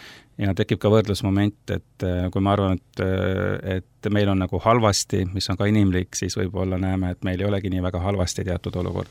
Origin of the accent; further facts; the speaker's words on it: Tallinn, Harju County, Estonia; ma olen elanud väga mitmes kohas. Ja tegelikult ma ise olen sündinud Tallinnas. Kogu oma kooliaegse elu olen elanud Tallinnas.